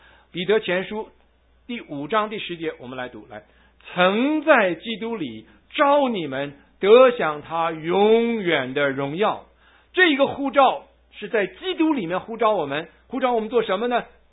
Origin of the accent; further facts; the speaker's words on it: China; 我们中国人强调人给你什么？强调不要，是吧？